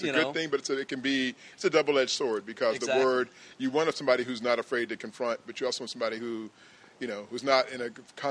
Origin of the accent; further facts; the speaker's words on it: La Mesa, California, United States; I know. I grew up in La Mesa, so I know.